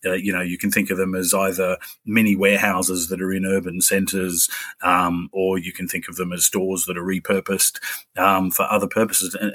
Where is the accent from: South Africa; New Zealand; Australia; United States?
Australia; moved away as an adult; now in United Kingdom; I am originally Australian